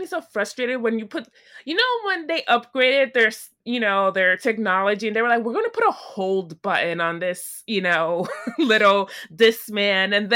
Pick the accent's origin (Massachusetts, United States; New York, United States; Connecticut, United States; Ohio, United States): New York, United States; And I'm from New York. I'm always walking around.